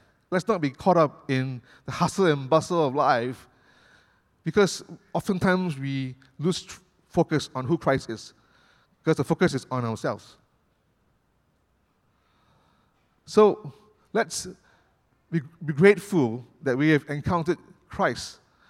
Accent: Malaysia; I'm so grateful of where God has placed me as a Malaysian.

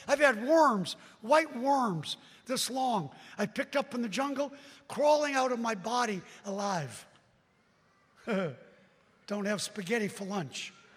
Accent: Brooklyn, New York, United States; He didn't know I'm from Brooklyn.

